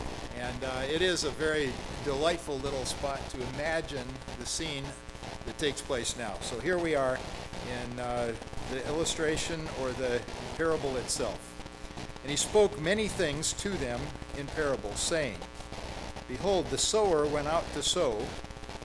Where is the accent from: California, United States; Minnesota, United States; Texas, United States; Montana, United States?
Montana, United States; I'm from Montana. I grew up in next door to Glacier National Park.